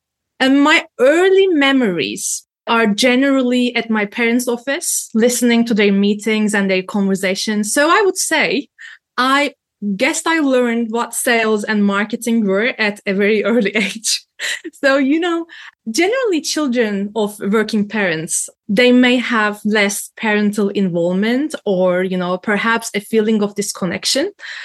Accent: Antalya, Turkey; So first of all, I was born and raised in Antalya, Turkey. So it's a city located on the Mediterranean coast of southwestern Turkey

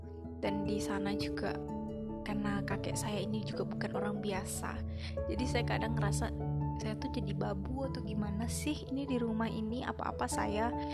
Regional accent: East Kalimantan, Indonesia; karena kampung saya kan di pinggir Sungai Mahakam, memang Sungai Mahakam gitu.

